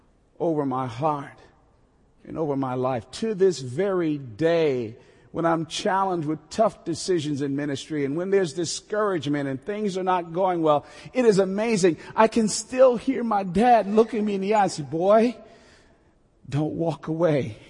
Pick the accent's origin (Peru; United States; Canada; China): United States; Newark, New Jersey; born there; So mom and pop during World War II moved up to New Jersey. And there all of us kids were born. I was born in Newark, New Jersey.